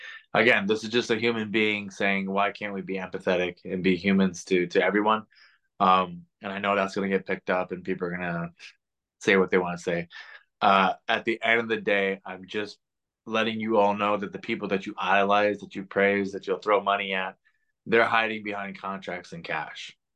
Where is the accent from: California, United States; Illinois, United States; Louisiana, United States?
Illinois, United States; Chicago; victorious in my hometown of Chicago.